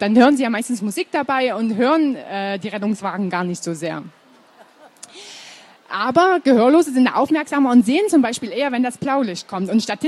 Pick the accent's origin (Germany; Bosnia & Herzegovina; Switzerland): Switzerland; Also ich komme ja aus der Schweiz.